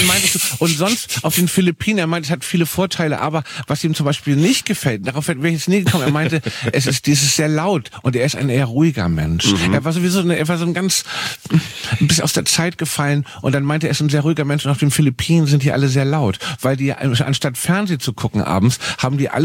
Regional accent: Hamburg, Germany; Also wie bei uns in Hamburg.

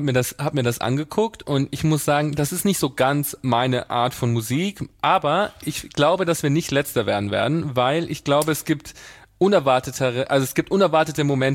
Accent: Italy; ich bin ja Italiener

